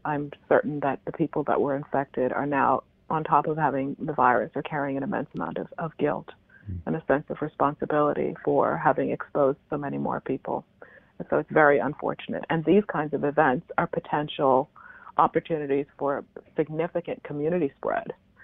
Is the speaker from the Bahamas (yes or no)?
yes; Bahamas; now in United States; I grew up in the Bahamas, and we are kind of in that area where storms hit frequently.